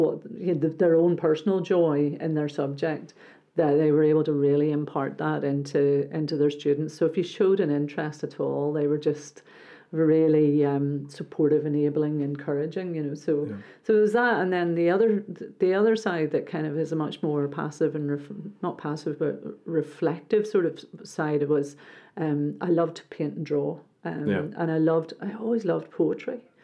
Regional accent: Northern Ireland, United Kingdom; growing up in Northern Ireland I was born in 1968.

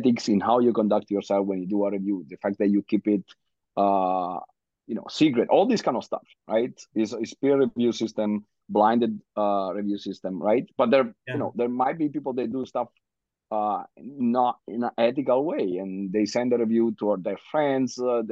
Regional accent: Italy; English is a second language; I come from Italy where we write completely differently from that, right? On top yeah. of not being a native speaker.

